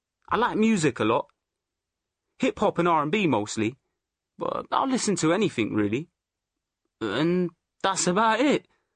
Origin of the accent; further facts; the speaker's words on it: London, United Kingdom; I'm from London. Nowhere else, just London. It's strange. I've lived here all my life